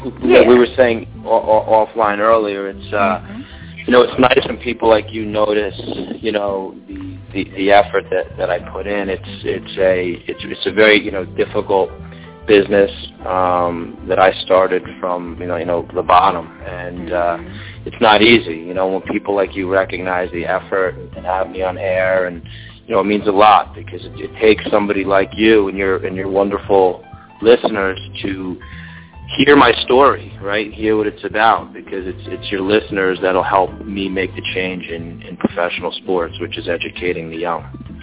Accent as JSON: {"language": "English", "region": "New Jersey", "country": "United States", "said": "I was a Jewish kid from New Jersey."}